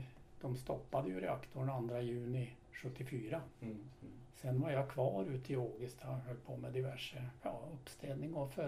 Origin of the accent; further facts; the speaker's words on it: Norway; moved away as an adult; now in Sweden; jag är född och uppvuxen i Norge. Och vid den 19-20 års ålder så flyttade till Sverige, började studera. Studerade till kemiingenjör.